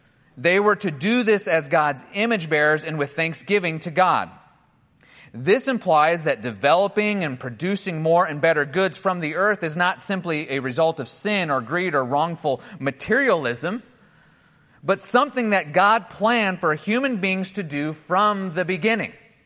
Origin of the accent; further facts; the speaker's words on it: Montana, United States; And when growing up in Montana, you always had to carry a sidearm with you